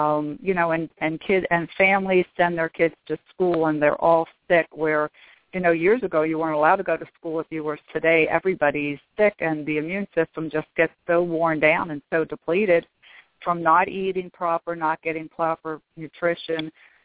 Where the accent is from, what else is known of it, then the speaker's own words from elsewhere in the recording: Norristown, Pennsylvania, United States; Okay, I grew up in the Norristown area. I was born and raised there.